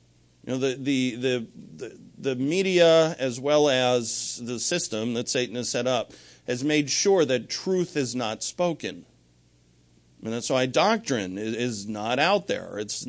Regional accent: United States; And it makes me very proud as an American to know that.

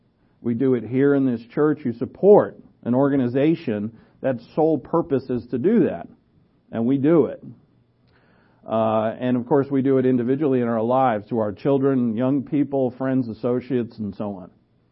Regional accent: New England, United States; accent: New England; I don't know, my New England accent comes out every once in a while.

